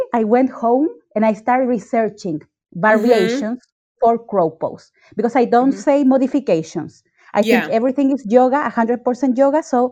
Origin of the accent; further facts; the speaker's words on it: Chile; accent: Chilean; English is a second language; I'm from Chile. That's why I have this beautiful accent. Soy chilena.